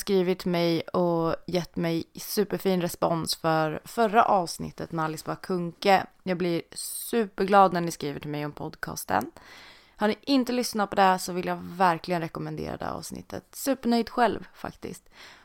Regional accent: Norrköping, Östergötland, Sweden; Jag är uppvuxen i Norrköping, i Svärtinge, som ligger lite utanför.

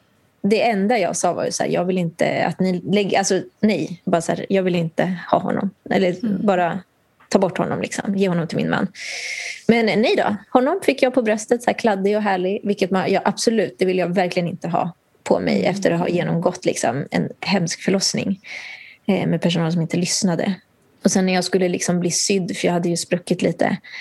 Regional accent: Nicaragua; Swedish is a second language; där jag kommer ifrån i Nicaragua

